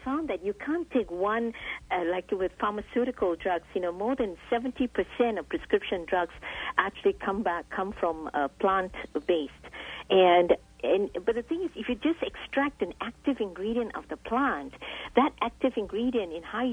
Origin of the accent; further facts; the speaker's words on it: Singapore; When I said that I was from Singapore and we eat fermented soy products there